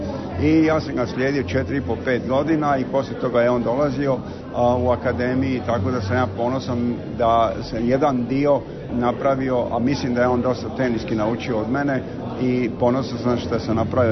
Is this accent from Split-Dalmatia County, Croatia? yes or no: no; Opatija, Primorje-Gorski Kotar County, Croatia; s obzirom da dolazim iz Opatije